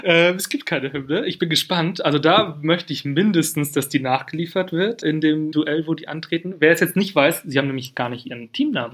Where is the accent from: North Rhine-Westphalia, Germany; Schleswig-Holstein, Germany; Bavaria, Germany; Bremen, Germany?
Schleswig-Holstein, Germany; now in Berlin, Germany; Ich komme aus Schleswig-Holstein, ich wohne in Berlin.